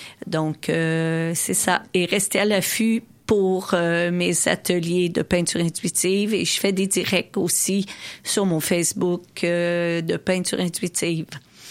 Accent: Rivière-du-Loup, Quebec, Canada; now in Quebec City, Canada; j'ai commencé à donner mes cours ici à Québec. Ben, je viens de Rivière-du-Loup, comme je disais tantôt.

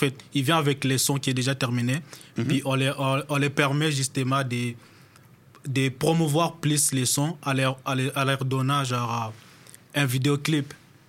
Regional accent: Quebec City, Quebec, Canada; Mm-hmm. Je viens de l'Île-Moileau, présentement, précisément à Québec, dans la ville de Québec.

